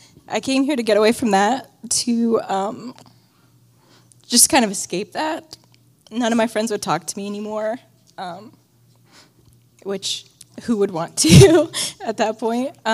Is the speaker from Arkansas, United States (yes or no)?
yes; Searcy, Arkansas, United States; But I am from Searcy, Arkansas. I grew up in church